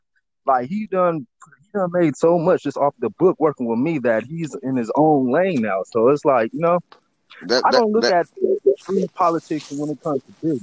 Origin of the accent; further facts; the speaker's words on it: Long Beach, California, United States; I'm from North Long Beach, California, to be exact. West Coast, LA County.